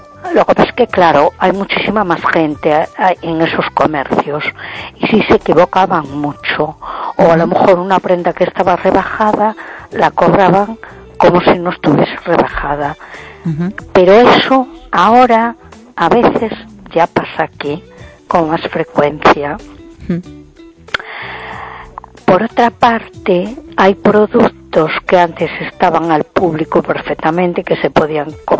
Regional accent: A Coruña, Galicia, Spain; de Coruña.

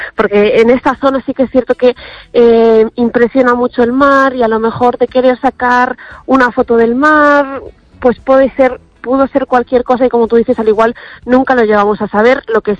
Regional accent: A Coruña, Galicia, Spain; Aquí la gente que somos de Coruña, pues sabemos que en este punto el mar pues se embravece mucho.

